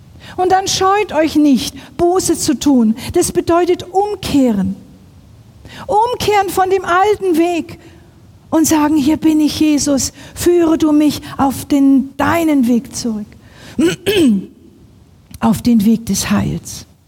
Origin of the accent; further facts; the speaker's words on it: Northern Germany, Germany; Ich komme aus Norddeutschland, da hört man das, wenn die Sturmflut naht.